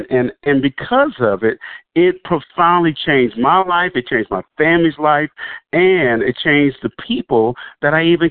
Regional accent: Dallas, Texas, United States; now in Houston, United States; I moved to Houston from Dallas, Texas originally and began to work in the business of real estate

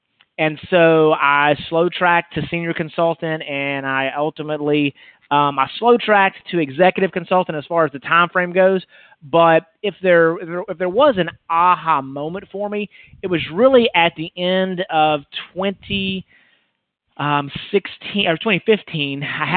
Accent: Texas, United States; I'm kind of from the Dallas area, just north of Dallas.

